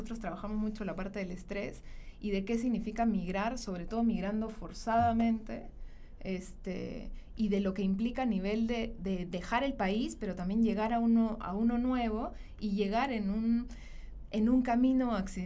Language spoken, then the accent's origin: Spanish; Peru; Cuando asumimos que somos un grupo, es decir, somos los peruanos